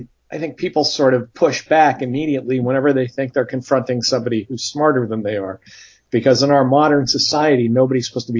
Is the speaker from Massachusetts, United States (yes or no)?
yes; Chicopee, Massachusetts, United States; I actually grew up out in the Connecticut Valley near Springfield, Massachusetts, in a city called Chicopee.